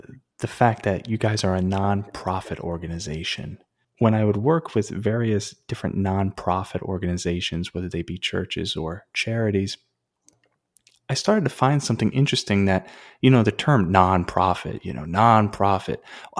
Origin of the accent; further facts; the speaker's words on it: United States; I was born in the United States, raised in the United States.